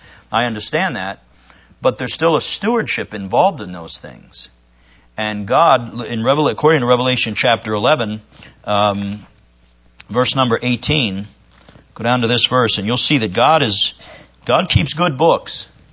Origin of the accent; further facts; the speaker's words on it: Ohio River Valley, United States; also born or lived in Staten Island; I grew up in, I was born here in Staten Island, but I grew up in an industrial area along the Ohio River.